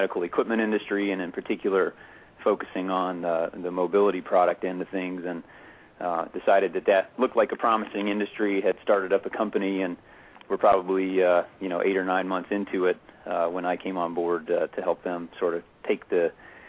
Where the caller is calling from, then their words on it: Cleveland, Ohio, United States; I'm calling from Cleveland, Ohio. I'm in my home office there. I actually live in Cleveland